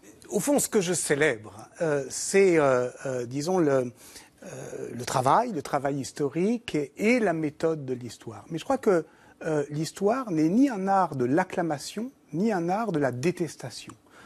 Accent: Italy; now in France; Et donc, je suis arrivé de l'Italie au monde et du monde à la France. C'est pas mon objet, l'histoire de France, mais on a le droit.

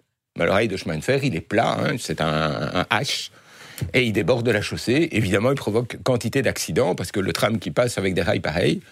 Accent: Brussels, Belgium; Et bon, ouais, on est bruxellois, hein, et donc on se méfie de toutes les nouveautés.

